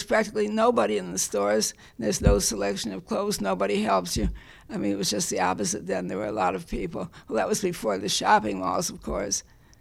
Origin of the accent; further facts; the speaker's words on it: Cleveland Heights, Ohio, United States; Well, I was from Cleveland Heights, actually, and I was very happy with the city.